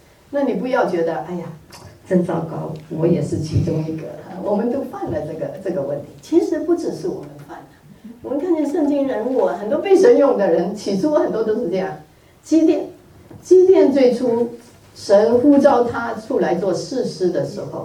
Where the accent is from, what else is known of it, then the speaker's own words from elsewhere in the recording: China; 就好像我们中国人，你叫中国基督徒向日本人传福音啊，老一代的不要。